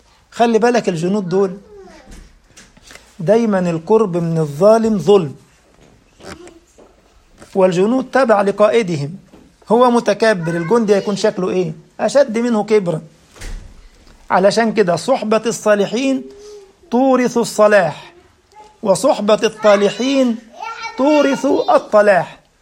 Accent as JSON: {"language": "Arabic", "country": "Egypt", "said": "عندنا في مصر يقول لك بيتكلم من مناخيره"}